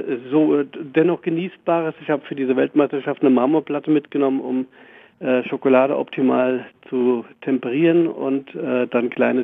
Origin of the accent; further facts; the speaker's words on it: Oldenburg, Lower Saxony, Germany; Als Hafergrütze hier im Norden, ich komme aus Oldenburg